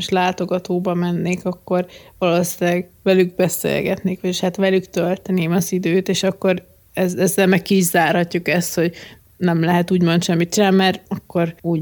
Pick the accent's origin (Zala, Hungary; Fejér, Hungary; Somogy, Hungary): Somogy, Hungary; Kaposvár; Mert most én is ugye Kaposváron nőttem fel, vagy részbe